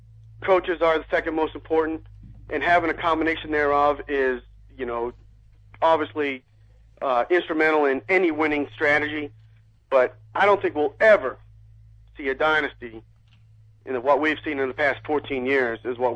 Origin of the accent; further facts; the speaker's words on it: New England, United States; And but I grew up in New England, so I've been a New England fan for my whole life.